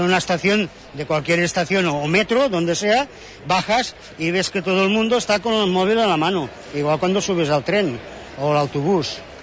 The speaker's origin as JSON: {"language": "Spanish", "town": "Sabadell", "region": "Catalonia", "country": "Spain", "said": "Yo soy de Sabadell, de Barcelona, 20 kilómetros de Barcelona."}